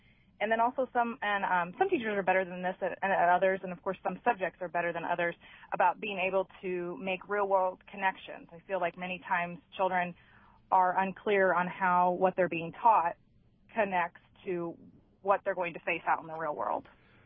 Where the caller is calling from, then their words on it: Indianapolis, Indiana, United States; Oh, from Indianapolis.